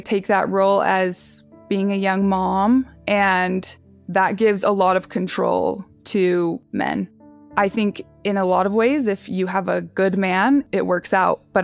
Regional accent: Utah, United States; I grew up in Utah. I grew up LDS, or as most people know it, Mormon. It's pretty much all I've known for my whole life. And I think that in Utah, we live in a bubble.

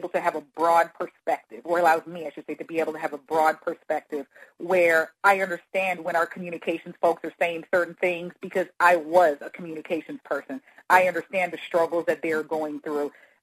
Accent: Saint Croix, U.S. Virgin Islands; Born and raised in St. Croix, U.S. Virgin Islands, and went to college at a small historically black institution in Charlotte, North Carolina.

